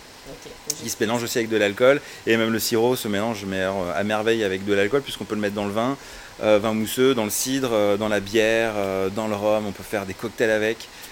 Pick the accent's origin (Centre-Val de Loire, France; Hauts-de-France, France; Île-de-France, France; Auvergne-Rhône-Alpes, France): Centre-Val de Loire, France; Orléans; je suis d'Orléans, mais personne n'est parfait. Du coup, j'ai migré ici il y a une quinzaine d'années. Je me sentais plus chez moi en fait. J'ai fait Orléans, Blois, et donc Blois pour les études en métallerie et ferronnerie.